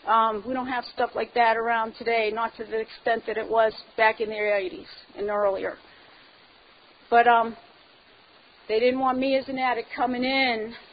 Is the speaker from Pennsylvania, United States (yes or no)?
yes; Pittsburgh, Pennsylvania, United States; also born or lived in Colorado; When I was born and raised in Pittsburgh, I got clean in Colorado.